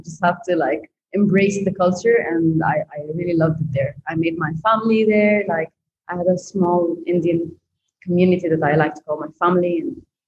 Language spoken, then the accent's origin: English; Cairo, Cairo Governorate, Egypt; it was just the fact that I came from Cairo and the idea or perception of beauty was so different than how Europeans perceive it.